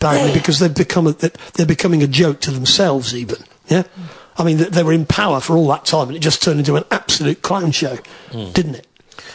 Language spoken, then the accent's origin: English; Widnes, North West England, United Kingdom; Well, I'm actually from Widnes